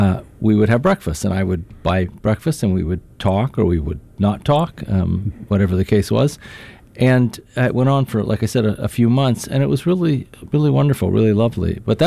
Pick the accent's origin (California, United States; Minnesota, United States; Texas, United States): California, United States; I'm from the Bay Area, so I spent a lot of time in a theater in Berkeley that used to show art films